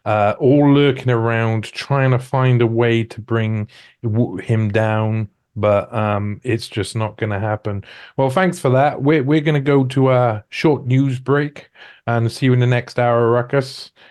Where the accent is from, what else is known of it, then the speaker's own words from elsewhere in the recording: United Kingdom; I am British.